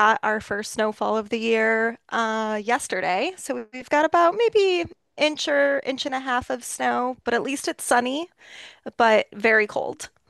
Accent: Michigan, United States; I am born and bred in Michigan. I grew up here in a very small town, about an hour away from where I live today. I went to school on the East Coast and kind of lived in multiple different states before making my way back to Michigan about 10 years ago.

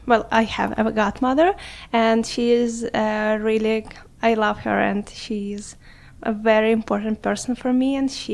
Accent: Kharkiv, Kharkiv Oblast, Ukraine; English is a second language; I come from Ukraine, from a wonderful, beautiful, the most lovely city in the world, as I think. It's called Kharkiv, and it's right on the border with Russia, so on the east of Ukraine.

